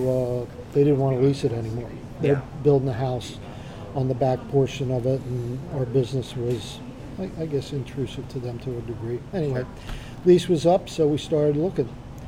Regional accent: Wilmington, Delaware, United States; I grew up in Wilmington, Delaware, just south of Philadelphia.

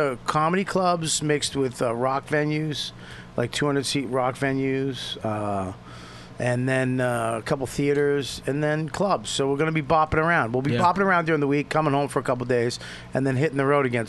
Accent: New Jersey, United States; I'm from Jersey.

